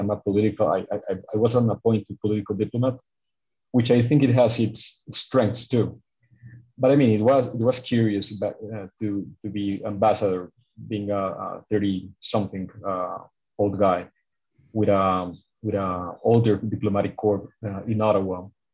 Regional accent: Medellín, Antioquia, Colombia; I'm back in my hometown, Medellin, which is Colombia's second largest city.

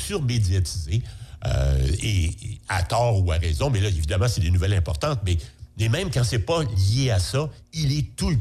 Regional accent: Quebec, Canada; chez nous, au Québec

